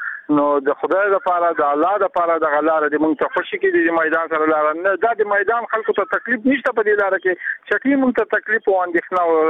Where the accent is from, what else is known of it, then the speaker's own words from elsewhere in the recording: Jalalabad, Nangarhar, Afghanistan; مونږ د جلال آباد دی